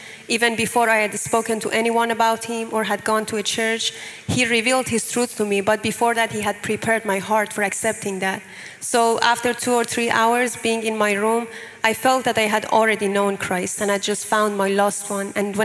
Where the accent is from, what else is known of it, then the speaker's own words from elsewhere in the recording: Iran; English is a second language; I'm from Iran, an Islamic country